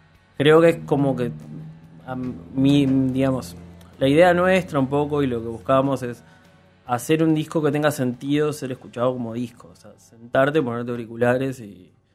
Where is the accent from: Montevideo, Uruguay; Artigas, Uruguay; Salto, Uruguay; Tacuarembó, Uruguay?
Montevideo, Uruguay; los que somos del Cerro, somos Gonzalo, Fran y Glass y yo, o sea, somos el sector cerrense.